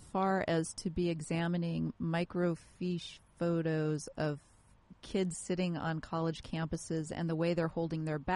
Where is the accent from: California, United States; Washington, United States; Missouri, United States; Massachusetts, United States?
Washington, United States; Seattle; I'm from Seattle, so